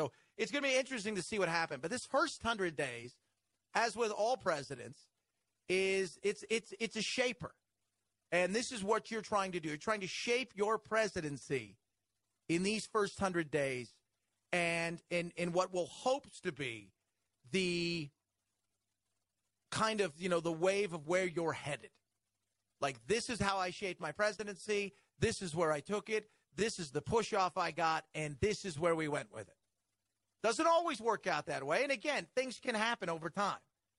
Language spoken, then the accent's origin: English; United States; I'm an American. That's the aisle I'm on. I'm on the island of America.